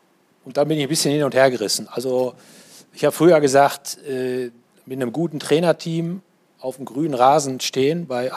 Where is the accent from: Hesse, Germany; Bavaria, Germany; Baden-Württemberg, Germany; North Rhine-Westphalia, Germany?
North Rhine-Westphalia, Germany; Paderborn; Paderborn kam ein bisschen zu kurz, weil ich komme aus Paderborn.